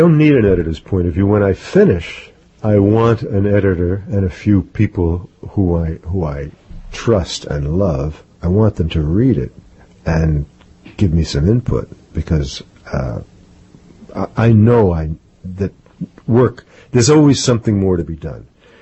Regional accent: New York, United States; now in Mexico; I'm here in New York. It's exciting for me. It's my hometown. I was born and brought up here. Now I live in the mountains of Mexico.

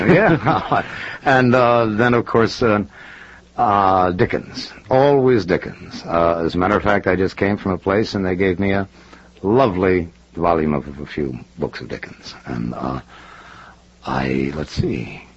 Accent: Short Hills, New Jersey, United States; also born or lived in New York; Well, I was born in New York and grew up in a place called Short Hills in New Jersey.

